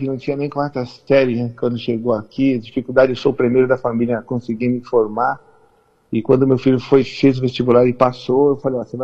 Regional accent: Pernambuco, Brazil; Tenho muito orgulho de falar que eu sou pernambucano também.

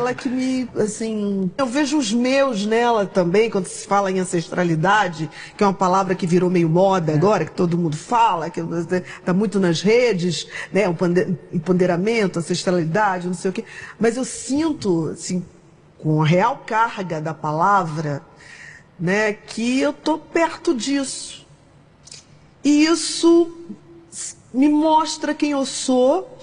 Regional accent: Northeast Region, Brazil; No Nordeste, né? Eu sou nordestina, e no interior as pessoas cantam muito.

